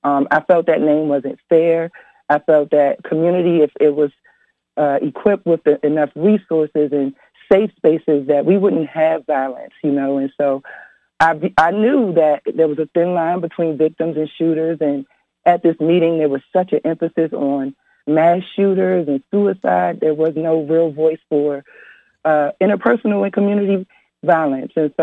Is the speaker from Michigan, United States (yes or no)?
no; Washington, District of Columbia, United States; Which I was born and raised in Northwest.